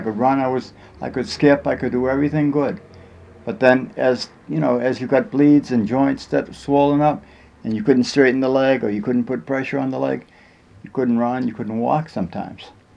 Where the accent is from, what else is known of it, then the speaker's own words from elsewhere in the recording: Brockton, Massachusetts, United States; I grew up in Brockton with my family, my mother, father, and I had a total of 10 children in the family. I was one of the 10.